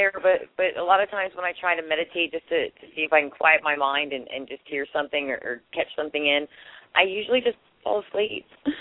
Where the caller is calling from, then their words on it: Pennsylvania, United States; Pennsylvania.